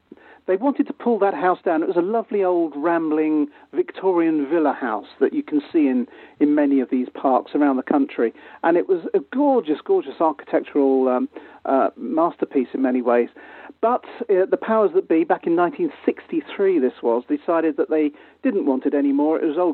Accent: Paddington, London, United Kingdom; born there; I was born in Paddington General Hospital, I won't say which year, but my father at the time was a superintendent of Regent's Park in London.

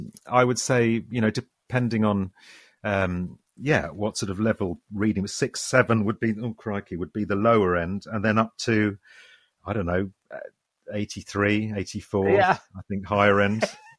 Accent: Ireland; I'm an Irish, you know, I was brought up in an Irish family

